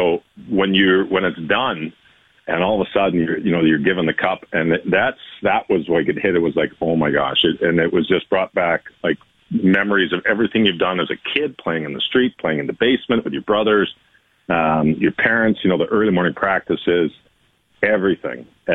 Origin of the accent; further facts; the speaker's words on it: Toronto, Ontario, Canada; I grew up in Toronto, so you had to cheer for the Leafs.